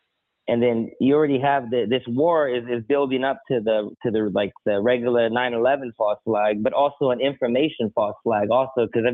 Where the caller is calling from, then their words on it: Texas, United States; from Texas. How y'all doing?